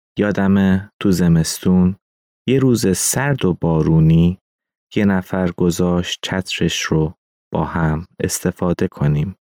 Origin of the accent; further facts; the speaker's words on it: North Iran, Iran; born there; من در شمال ایران به دنیا اومدم و بعد به مرکز ایران رفتم.